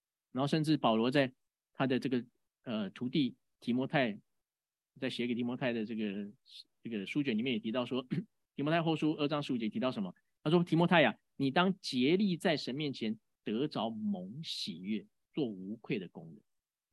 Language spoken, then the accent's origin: Chinese; Taiwan; 我这次回台湾也看到了，早期其实我是在这里土生土长的基督徒嘛